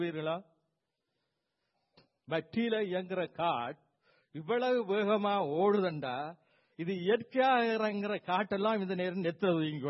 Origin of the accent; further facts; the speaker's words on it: Nainativu, Northern Province, Sri Lanka; born there; என் சொந்த நாட்டிலே, என் பிறந்த இடம் நைனாதீவு